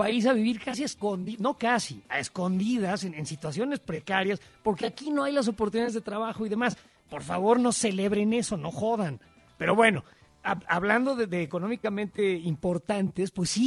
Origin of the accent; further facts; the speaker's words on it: Mexico; Todos somos mexicanos